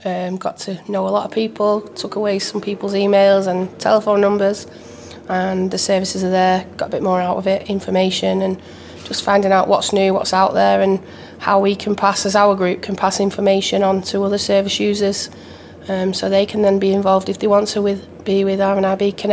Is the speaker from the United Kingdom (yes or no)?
yes; Stockport, North West England, United Kingdom; I'm from Stockport.